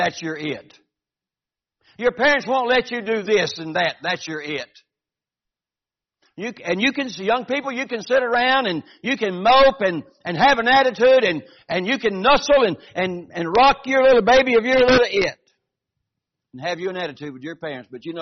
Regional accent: Georgia, United States; I was raised in South Georgia. We waved at everybody that came by.

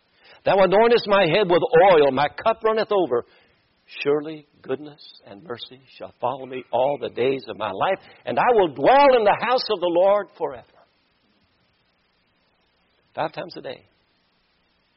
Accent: Kentucky, United States; now in Florida, United States; I'm from Kentucky. She's from Michigan. We met in South Carolina. We live in Florida.

